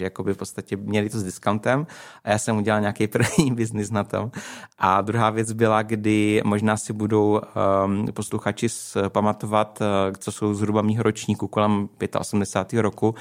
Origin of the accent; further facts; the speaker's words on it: Brno, South Moravian Region, Czechia; já jsem vlastně rodilý Brňák a to nejbrňáčtovější, co může být, protože jsem vyrostl přímo v centru náměstí Svobody